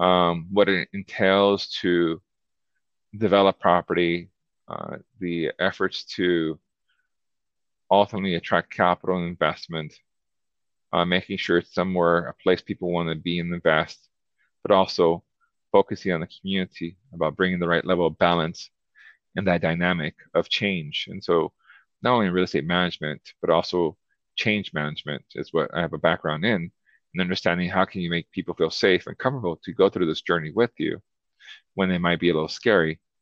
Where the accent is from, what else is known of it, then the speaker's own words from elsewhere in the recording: Los Angeles, California, United States; born there; given that my family immigrated from Mexico when I was born in Los Angeles